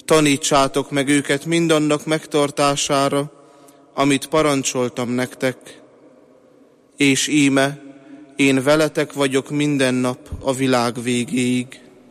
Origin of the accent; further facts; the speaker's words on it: Mihályi, Győr-Moson-Sopron, Hungary; az én kis szülőfalom, ahonnan származok, Rábaközi Mihály